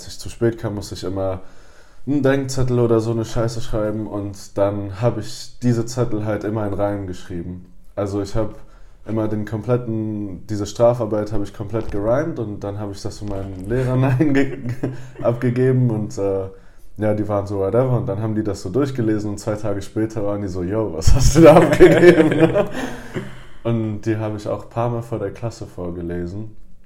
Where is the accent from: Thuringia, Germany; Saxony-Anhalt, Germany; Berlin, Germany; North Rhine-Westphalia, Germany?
North Rhine-Westphalia, Germany; Cologne; ich bin Kölner und ich bin auch hier in Köln aufgewachsen, aber meine Eltern sind beide aus Frankreich, also aus Paris und Montpellier. Und dementsprechend bin ich bilingual aufgewachsen, trilingual sogar, also mit Französisch